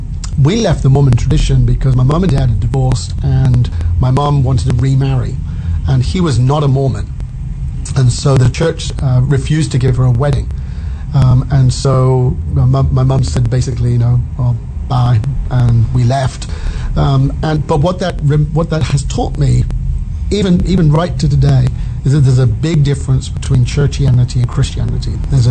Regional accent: Bournemouth, South West England, United Kingdom; now in Dallas, United States; From England. From the south coast of England, a place called Bournemouth.

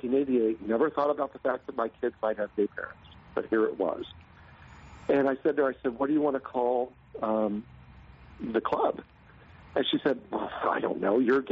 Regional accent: North Carolina, United States; I grew up in North Carolina, fundamentalist family, very, very difficult to grow up being gay in the late 70s, early 80s.

